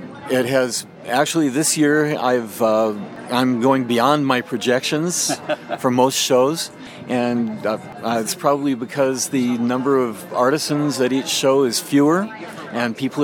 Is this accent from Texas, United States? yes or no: no; Iowa, United States; also born or lived in Maine; I grew up in Iowa. I lived for a time as a child on the coast of Maine and still have relatives there.